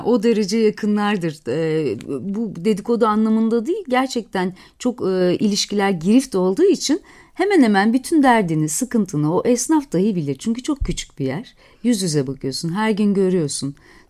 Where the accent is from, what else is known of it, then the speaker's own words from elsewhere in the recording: Malatya, Turkey; Evet, Malatyalıyız.